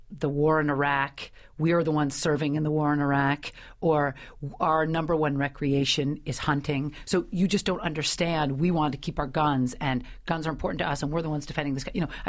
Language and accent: English; San Francisco, California, United States; now in New York, United States; I'm a liberal. I'm from San Francisco. I live in New York.